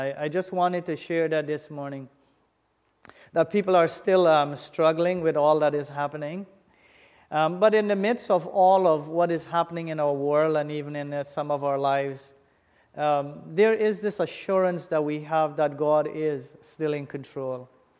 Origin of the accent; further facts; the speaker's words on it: Guyana; I am from Guyana.